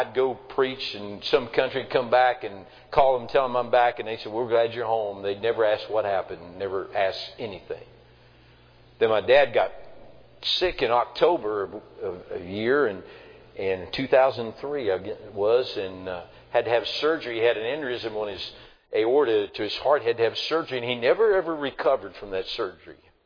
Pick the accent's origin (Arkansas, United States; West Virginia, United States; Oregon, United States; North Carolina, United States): West Virginia, United States; I mean, listen, I'm from West Virginia. Go ahead and say amen. I mean, I speak two languages. I speak hillbilly and English, and I'm not too sure about English, amen.